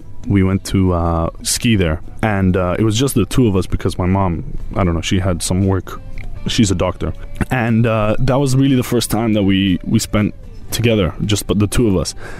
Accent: North Macedonia; now in Dubai, United Arab Emirates; I'm 17 years old. I'm from Macedonia.

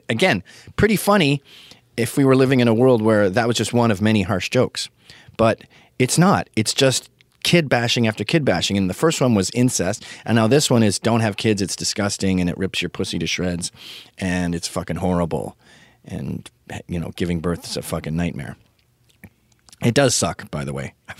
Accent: Scotland, United Kingdom; Billy Connolly was big at our house because we're Scottish.

